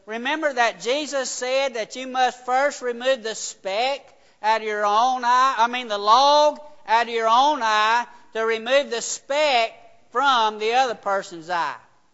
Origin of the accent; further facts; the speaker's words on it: Nebo, Louisiana, United States; I grew up in Nebo. Well, you ain't done nothing. That's how we talk.